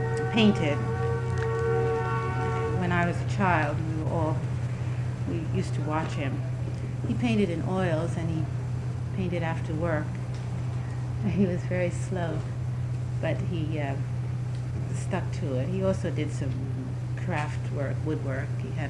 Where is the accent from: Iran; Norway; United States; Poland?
United States; Jamaica, New York; also born or lived in Florida; No, I was born in Florida and stayed there 2 months and came to New York. Grew up in Jamaica, Long Island